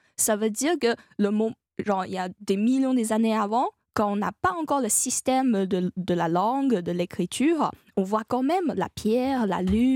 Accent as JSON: {"language": "French", "country": "China", "said": "moi, en tant que chinoise"}